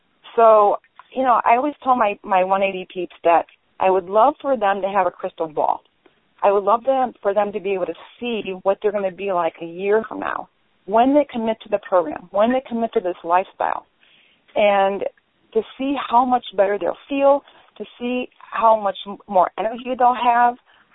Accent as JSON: {"language": "English", "town": "Cleveland", "region": "Ohio", "country": "United States", "tie": "born or raised there", "said": "the medical capital of the world, which is Cleveland, my hometown"}